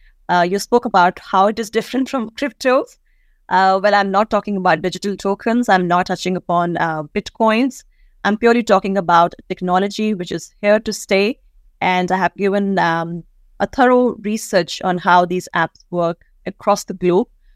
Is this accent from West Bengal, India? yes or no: no; Delhi, India; also born or lived in Agra / Bangalore; I come from India. I grew up in the capital city, but originally I'm from Agra. That's where I was born. Spent some years in Bangalore, the tech capital of the country.